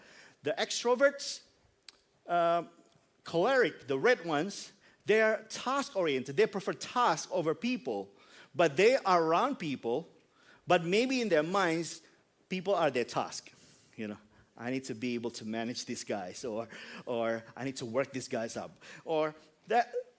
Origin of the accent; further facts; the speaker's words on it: Indonesia; first language Indonesian; English is a second language; now in Australia; years of living in Australia, I get used to learn and speak English, even though I still can speak my mother tongue.